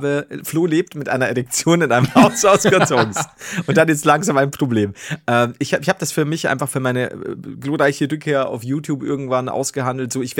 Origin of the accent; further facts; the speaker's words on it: Bavaria, Germany; Aber dann werde ich es auch so vorlesen, wie ich es mir als Bayer vorstelle.